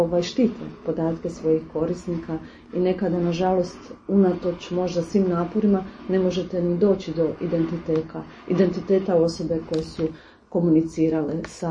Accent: Croatia; Kod nas u Hrvatskoj

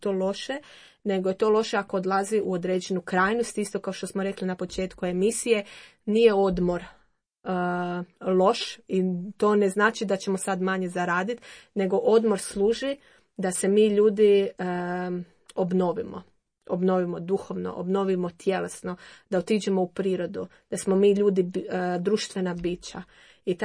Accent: Dalmatia, Croatia; now in Zagreb, Croatia; ja sam isto došla iz Dalmacije u Zagrebu, moja obitelj je tamo, a ja sam došla i tu

